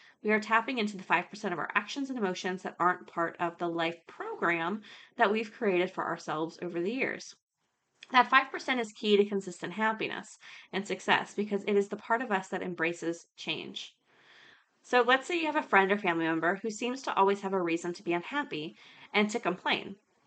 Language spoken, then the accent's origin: English; Canada; born there; I was born in Canada.